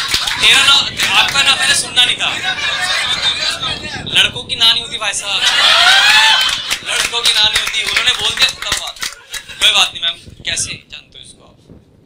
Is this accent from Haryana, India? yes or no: no; Delhi, India; मैं दिल्ली से हूँ